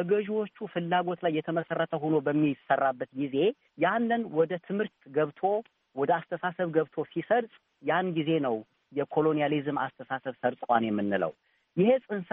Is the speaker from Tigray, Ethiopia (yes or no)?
no; Lalibela, Amhara, Ethiopia; በገጠር አካባቢ ነው ያደግኩት፣ ላሊበላ በሚባለው ቦታ። ያው ሁሉም የሀገራችን ሰው በሚያውቀው ቦታ ነው ተወልጄ ያደግኩት።